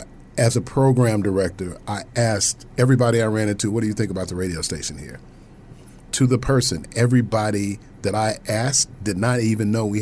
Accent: Midwest, United States; now in South, United States; I come from the Midwest, where it's a little bit more progressive.

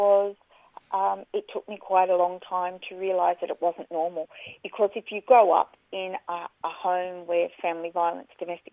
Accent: Canberra, Australian Capital Territory, Australia; I'm from Ngunnawal country, which is Canberra, but currently and hopefully for a long, long time, living on Bundjalung country, which is far northern New South Wales, up along the coast, up near that beautiful Byron Bay area.

